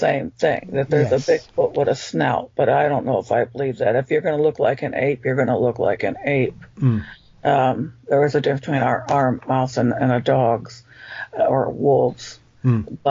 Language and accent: English; California, United States; I'm not from here originally. I'm from Mountain West California